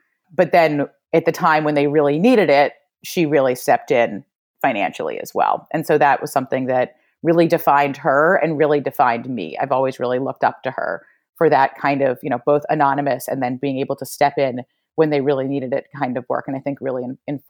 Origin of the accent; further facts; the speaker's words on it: New York City, New York, United States; I grew up in New York City. I'm a New Yorker.